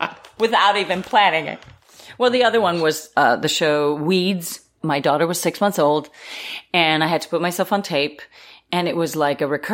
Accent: Israel; English is a second language; moved away; As I mentioned, I came here from Israel, so I knew Danish and Hebrew. Didn't know much English, which is not known to many because my accent is so good.

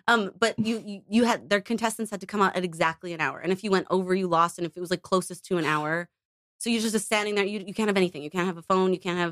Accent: Canada; Sometimes I get into a bit of a pickle with being Canadian because there's sometimes I'll bring up something that I think is a reference that everyone knows and no one knows it.

